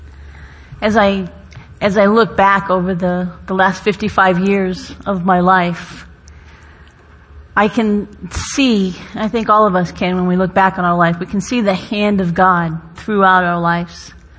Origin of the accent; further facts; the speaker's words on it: New England, United States; I'm from the East Coast. Yeah, yeah. From the New England area.